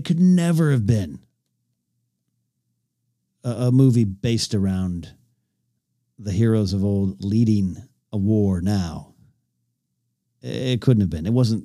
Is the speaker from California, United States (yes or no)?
yes; Pismo Beach, California, United States; I grew up near Pismo Beach, California, and I used to go out to the sand dunes and think, oh yeah, this is a Tatooine.